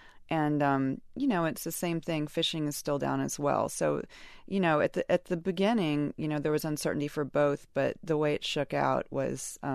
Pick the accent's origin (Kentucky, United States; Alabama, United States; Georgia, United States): Alabama, United States; Like growing up in Alabama, you're used to hurricanes. You're used to natural disasters.